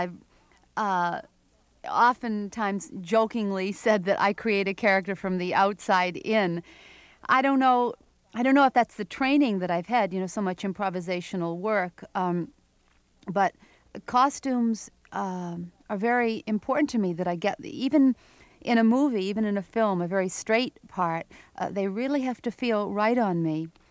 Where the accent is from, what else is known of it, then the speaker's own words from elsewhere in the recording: Portland, Maine, United States; You know, growing up in Portland, Maine, an Armenian in a very WASPy community never made me feel completely at ease.